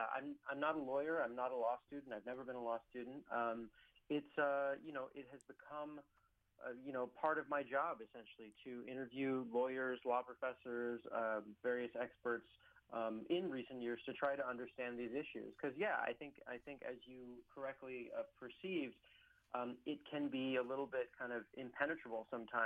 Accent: California, United States; In my home state of California, for example

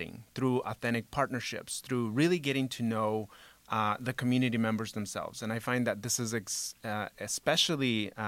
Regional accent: California, United States; also born or lived in El Salvador; now in Wisconsin, United States; Yes, so I am actually new to the state of Wisconsin. I'm originally from California.

